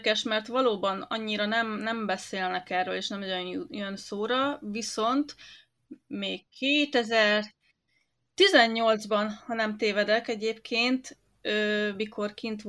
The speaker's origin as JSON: {"language": "Hungarian", "country": "Hungary", "said": "aztán kérdés, hogy ez mennyire szólt pusztán annak, hogy magyarok vagyunk, és pozitívat akart mondani"}